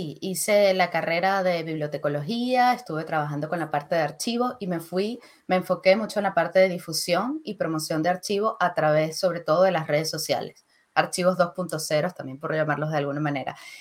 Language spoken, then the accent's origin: Spanish; Venezuela; moved away as an adult; now in Scotland, United Kingdom; como ya Saúl les comentó. Vengo de Venezuela. Actualmente vivo en Escocia. Vivo y trabajo en Escocia, en Reino Unido. Y bueno, yo me gradué como bibliotecóloga de la Universidad Central de Venezuela.